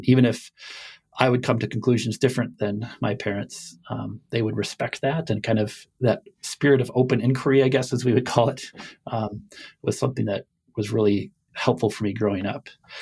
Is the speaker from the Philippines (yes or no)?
no; Chicago, Illinois, United States; I grew up in the Chicago area, and for reasons I don't really understand, I just loved being outside and in the natural world from when I was really young, playing in the field behind our house.